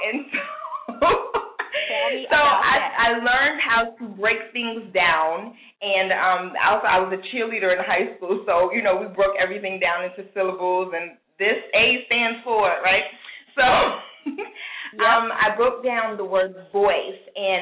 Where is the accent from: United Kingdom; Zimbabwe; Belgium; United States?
United States; New York; I've never lived here before. And I had one foot out the door and one foot in because I'm from New York. I've been wanting to get back to the city